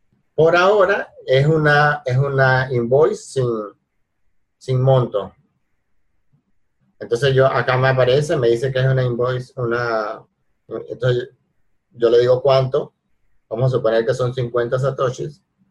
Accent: Venezuela; now in Argentina; Más yo que vengo de Venezuela y está ese desastre monetario, y vengo por Argentina y hay un desastre monetario acá.

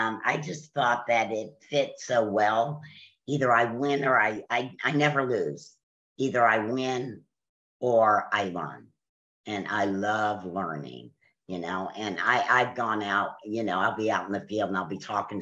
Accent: Alabama, United States; also born or lived in New York; I was born in New York, raised in Alabama, and Northern Virginia has been my home for 30 plus years. So I'm from like all over the place.

